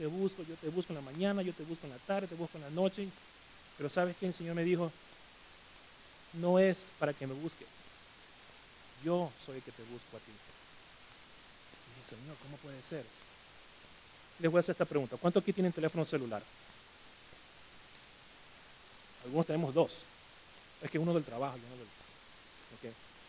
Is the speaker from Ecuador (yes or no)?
yes; Ecuador; yo crecí en el Ecuador y no tenía una pelota de fútbol.